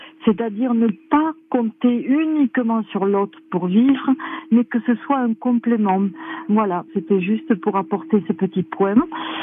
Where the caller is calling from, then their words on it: Cahors, Occitanie, France; de Cahors. Je me permets de vous appeler